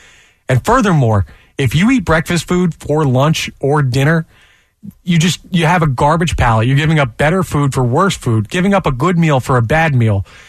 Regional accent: New Jersey, United States; Yeah, I'm from Jersey.

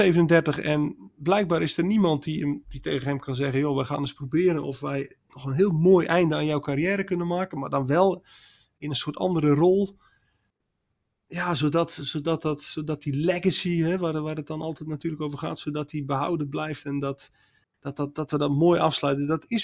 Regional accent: Netherlands; En ja, wij kijken er waarschijnlijk als Nederlanders vrij nuchter naar.

